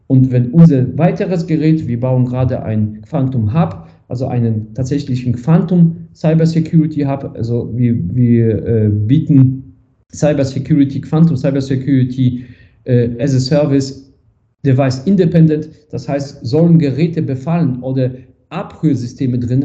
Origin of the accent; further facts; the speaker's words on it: Remscheid, North Rhine-Westphalia, Germany; ich komme hier aus Remscheid, Bergischen Städtedreieck